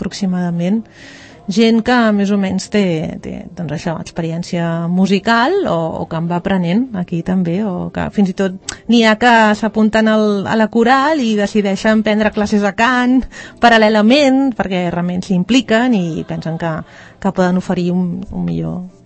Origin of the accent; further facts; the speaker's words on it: Catalonia, Spain; Som gent del Vallès, en som uns quants, de Sant Cugat, de Bellaterra, Cerdanyola, de Sant Quirze, del Vallès, de Sabadell